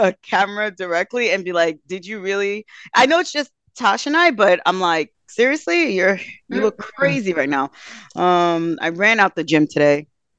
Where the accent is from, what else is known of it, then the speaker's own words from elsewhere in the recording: New York, United States; we're from New York. We say sun